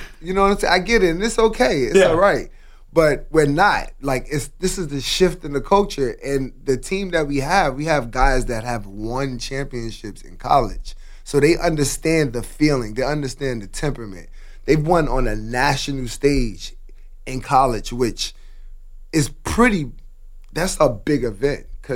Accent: Brooklyn, New York, United States; I'm a New York City kid. I'm from Coney Island, Brooklyn.

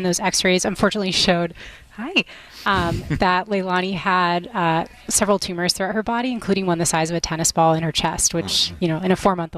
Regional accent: Southborough, Massachusetts, United States; We actually are, yeah. I grew up in Southborough.

